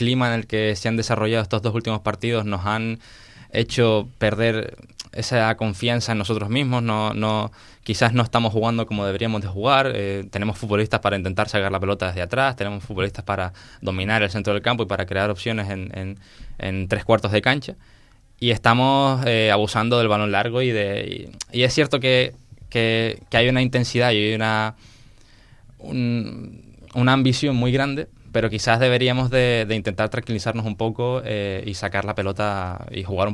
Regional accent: Las Palmas, Canary Islands, Spain; Porque soy de Las Palmas, pero estudiaba en La Laguna

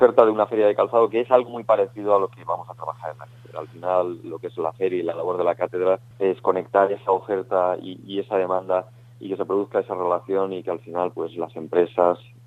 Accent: Elche, Valencian Community, Spain; yo soy de Elche y mi familia siempre ha tenido calzado.

